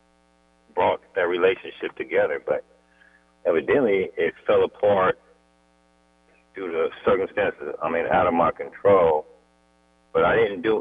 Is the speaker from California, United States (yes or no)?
yes; Oakland, California, United States; Kind of had a real tough childhood and growing up in Oakland, California.